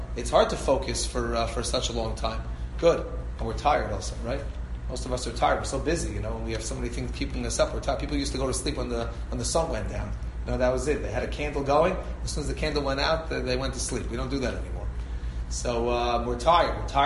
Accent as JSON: {"language": "English", "town": "Great Neck", "region": "New York", "country": "United States", "tie": "born or raised there", "said": "I always give the mashal when I teach this in class, that I grew up in Great Neck. So I had many Persian friends in Great Neck, right?"}